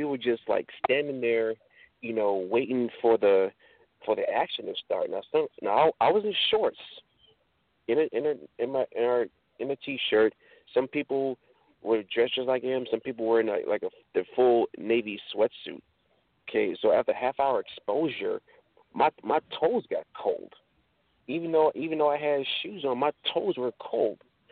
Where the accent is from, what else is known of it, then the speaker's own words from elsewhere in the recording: Florida, United States; I'm from Florida. You know, we are warm weather people.